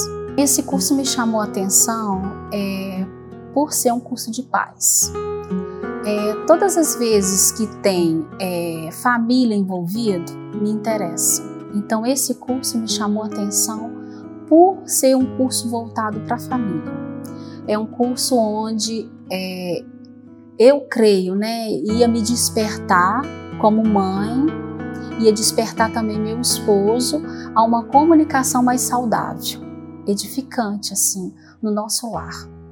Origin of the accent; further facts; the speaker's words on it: Belo Horizonte, Minas Gerais, Brazil; now in Brasília, Brazil; vim de Belo Horizonte, tem um ano que eu cheguei aqui e agora eu estou morando em Brasília. Eu sou casada, né? Casada há 21 anos